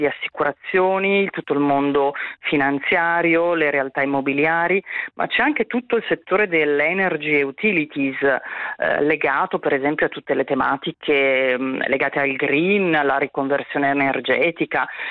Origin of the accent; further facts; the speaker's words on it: Veneto, Italy; moved away; da veneta originaria, sulla quale rientro magari solo qualche weekend.